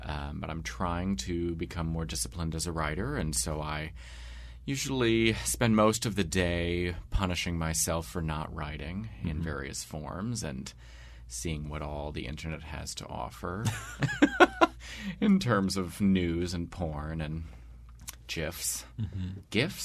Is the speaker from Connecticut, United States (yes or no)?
no; Catonsville, Maryland, United States; now in New York, United States; I grew up in Baltimore. I grew up in Catonsville, and my family is still here, and so I love coming back